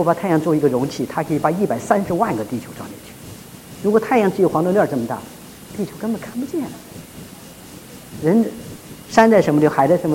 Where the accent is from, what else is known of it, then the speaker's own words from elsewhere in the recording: China; 我们中国人很讲啊，立功、立德、立言